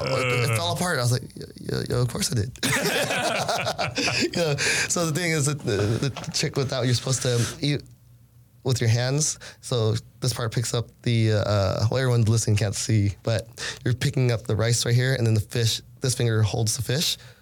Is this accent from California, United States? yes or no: yes; Sacramento, California, United States; that's what's really cool growing up in Sacramento and never leaving and seeing the whole food scene here change